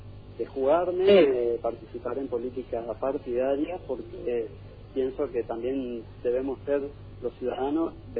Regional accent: Oberá, Misiones, Argentina; born there; Bueno, yo soy nacido en Oberá, sí

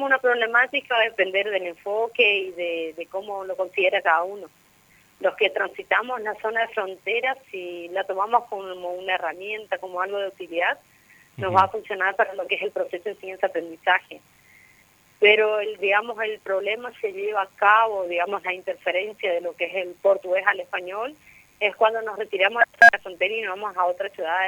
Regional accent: Argentina

